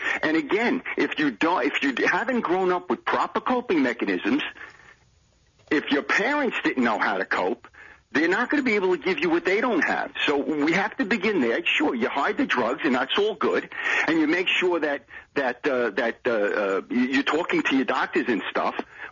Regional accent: Brooklyn, New York, United States; I'm from Brooklyn originally.

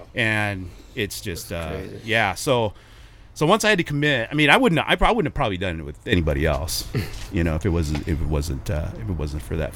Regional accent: Glendale, United States; I was born and raised in Glendale

